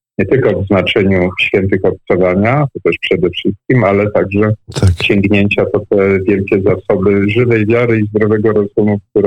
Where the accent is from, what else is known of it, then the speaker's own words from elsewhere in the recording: Poznań, Greater Poland Voivodeship, Poland; ja, ponieważ jestem z Poznania, też nasuwa mi się takie pytanie